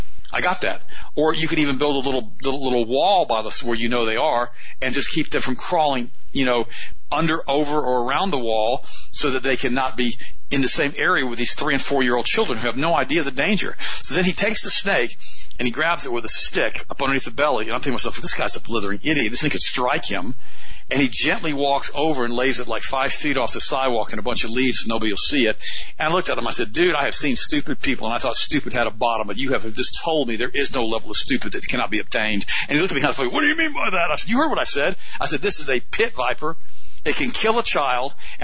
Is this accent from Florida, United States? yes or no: yes; Florida, United States; Well, I was born in Florida. I was never asked to be born here. It's where I was born and where I've raised, where I live.